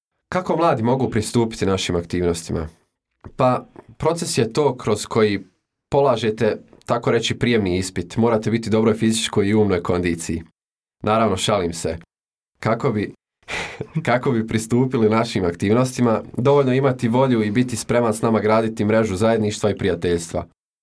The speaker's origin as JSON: {"language": "Croatian", "town": "Vitez", "region": "Federation of Bosnia and Herzegovina", "country": "Bosnia & Herzegovina", "said": "Dolazim iz Viteza"}